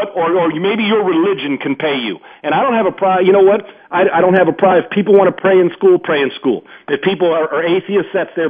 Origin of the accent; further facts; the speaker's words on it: United States; And I'm an American and damn proud of it.